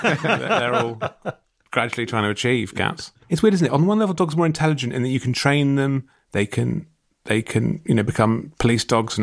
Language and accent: English; London, United Kingdom; as a Londoner